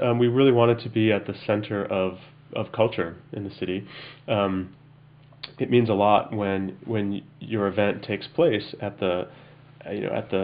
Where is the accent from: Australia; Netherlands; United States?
United States; Detroit, Michigan; And I grew up in Detroit